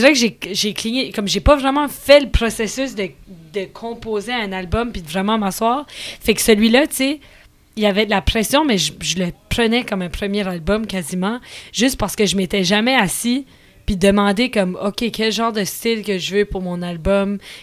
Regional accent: Acadia, Canada; on est Acadien, on est ici puis on est là pour rester.

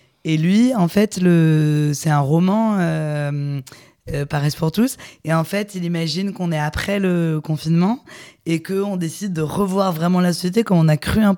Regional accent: North, France; même si on est du Nord, on a le droit de s'intéresser au Sud

